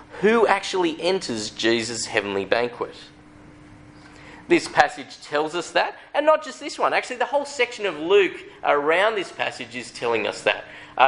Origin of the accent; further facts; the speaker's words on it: Sydney, New South Wales, Australia; I grew up in Sydney, and I'm actually a Sydney Swans fan.